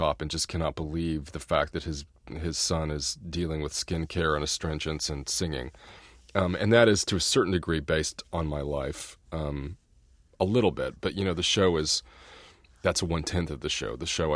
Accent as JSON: {"language": "English", "region": "Indiana", "country": "United States", "said": "I mean, I'm from Indiana, and which is a very conservative state."}